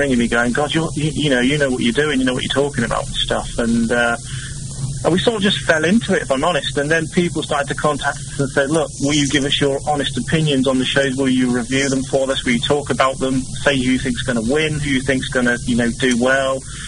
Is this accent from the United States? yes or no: no; Durham, North East England, United Kingdom; Yeah, I'm from Durham, yeah.